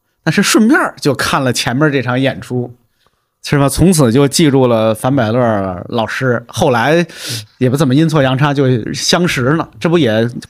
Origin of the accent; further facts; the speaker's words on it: Tianjin, China; 我从小在天津听这个天津广播电台放相声